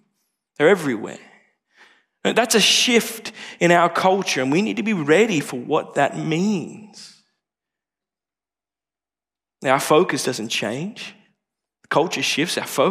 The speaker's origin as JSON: {"language": "English", "country": "Indonesia", "tie": "born or raised there", "said": "I grew up in Indonesia. My parents were missionaries there for just over 6 years."}